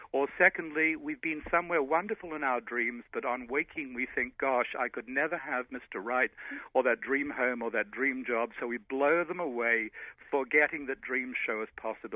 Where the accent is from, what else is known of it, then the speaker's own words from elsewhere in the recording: Australia; born there; As you can hear, I come from somewhere else. I was born in Australia